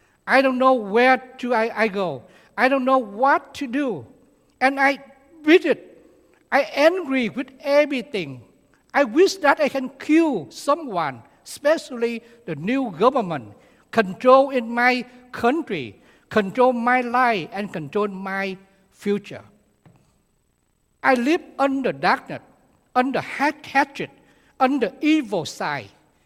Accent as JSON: {"language": "English", "country": "Vietnam", "second_language": "English", "said": "You should know that I'm growing up in the Buddhism family. Like a lot of Vietnamese, we blame that we are a Buddhist worship ancestor or something like that."}